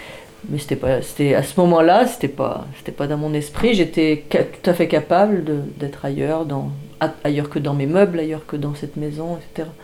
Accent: France; also born or lived in Côte d'Ivoire; Je suis née en Afrique. Mes parents vivaient en Afrique quand je suis née, en Côte d'Ivoire notamment. Et je suis venue vivre en France à partir de l'âge de 8 ans.

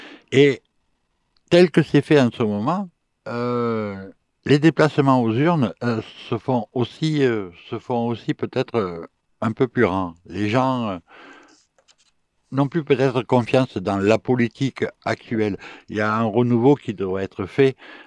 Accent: Corsica, France; Je ferai mon devoir d'électeur en tant que Corse

